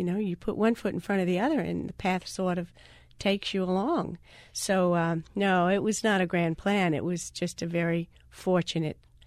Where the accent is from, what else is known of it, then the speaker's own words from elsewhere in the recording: New Orleans, Louisiana, United States; Oh, yeah. I'm a New Orleanian. Absolutely.